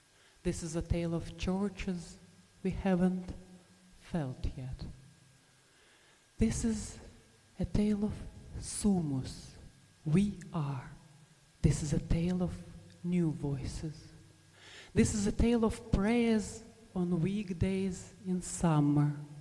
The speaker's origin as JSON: {"language": "English", "town": "Gorky", "region": "Nizhny Novgorod Oblast", "country": "Russia", "tie": "born or raised there", "said": "I was born in Gorky. Gorky that stands on two great energies, the Volga and the Oka. My fluid inner comes from there."}